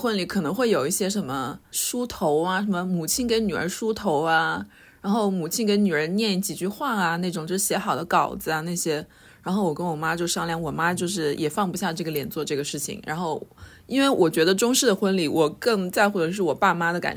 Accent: Changsha, Hunan, China; 可能今年下半年会在我老家在长沙再办一场

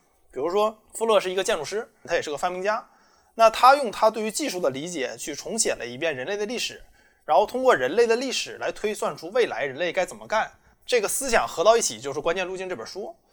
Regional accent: China; 如果按照我们中国人的说法

